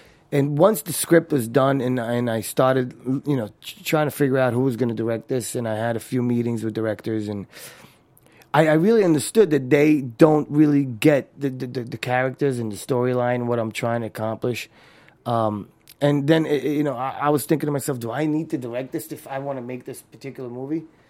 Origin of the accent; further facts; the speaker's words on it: Brooklyn, New York, United States; also born or lived in Israel; I was born in Israel. Right. I was raised in Brooklyn.